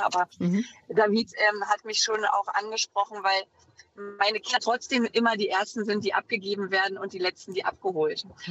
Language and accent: German; Berlin, Germany; ich bin ostsozialisiert. Ich bin in Ost-Berlin geboren und aufgewachsen, war selber erst 7 Jahre, als die Mauer fiel